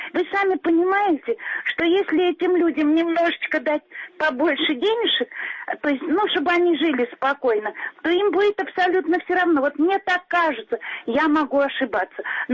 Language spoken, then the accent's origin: Russian; Moscow, Russia; Я москвичка, настоящая, коренная, такая всякая. Вы знаете что, я очень люблю Москву. Я сама с Арбата, вот как говорят, я сама оттуда, да, я сама с Арбата.